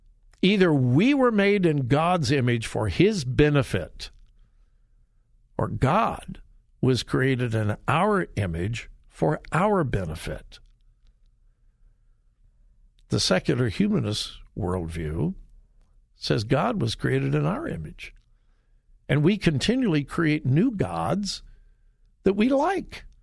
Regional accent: California, United States; All right, California, my home state, is up to the weird and wacky again

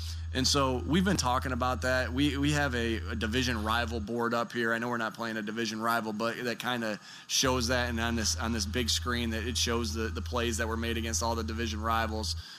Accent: Philadelphia, Pennsylvania, United States; Shoot, I'm a Philadelphian, and I root for all local teams.

